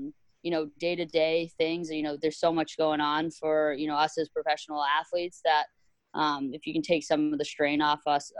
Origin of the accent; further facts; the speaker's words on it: Boston, Massachusetts, United States; I'm from Boston. I work in Boston.